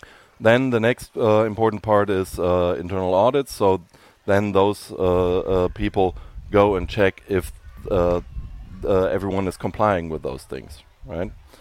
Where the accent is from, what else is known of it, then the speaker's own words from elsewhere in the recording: Germany; English is a second language; And obviously I'm from Germany, so.